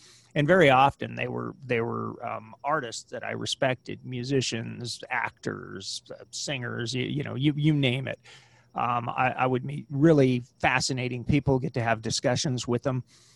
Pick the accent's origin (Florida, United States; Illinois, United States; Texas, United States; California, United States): California, United States; Oroville; I started out at my in the newspaper business at my hometown paper, the Oroville Mercury Register.